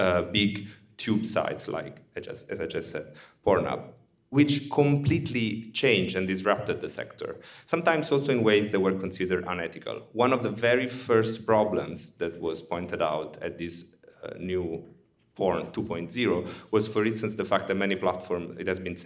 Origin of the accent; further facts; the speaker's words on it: Naples, Campania, Italy; close to my hometown, Napoli, so I'm always very happy to show it around.